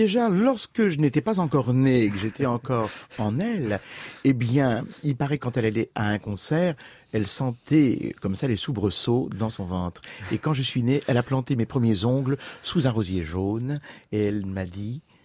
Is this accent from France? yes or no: yes; Deauville, Normandy, France; born there; now in Paris, France; J'ai commencé à Trouville, hein, où je suis né, à Deauville plus exactement.